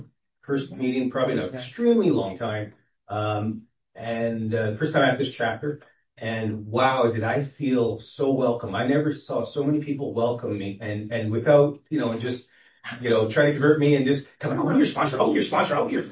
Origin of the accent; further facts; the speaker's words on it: Canada; I've been drinking since I was 13. I'm Canadian. I'm in bars. You know, dad's German, mom's Native American.